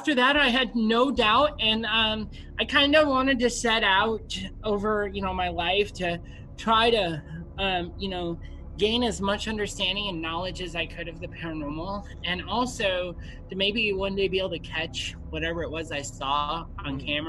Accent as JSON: {"language": "English", "town": "Rockford", "region": "Illinois", "country": "United States", "tie": "born or raised there", "said": "Three of us were from born and raised in Rockford, Illinois"}